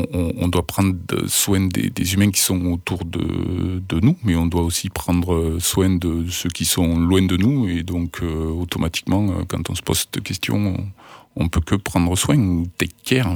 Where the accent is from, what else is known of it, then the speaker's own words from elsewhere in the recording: Nouvelle-Aquitaine, France; born there; Et je suis arrivé dans la région de Cap-de-Nac, moi, au début, avec mon père qui a trouvé un boulot là-bas. Mais sinon, je suis né en Charente-Maritime. Et donc, Villefranche, oui, j'y ai passé quelques années, puisque j'ai fait mon lycée au public.